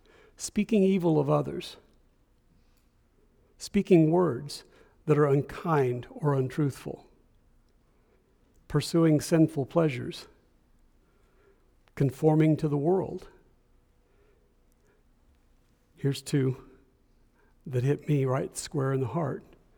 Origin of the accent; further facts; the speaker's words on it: Missouri, United States; And a lot of people can recognize that we're from Northwest Missouri because we talk like we do, all right? We speak with accents that we grew up